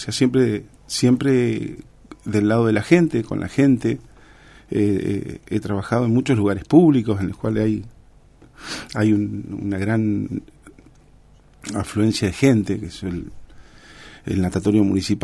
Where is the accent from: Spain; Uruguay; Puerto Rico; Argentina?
Argentina; Río Grande, Tierra del Fuego; Yo soy médico, hace 20 años que nací acá en Río Grande, soy fueguino. Hace 20 años que ejerzo la medicina acá en Río Grande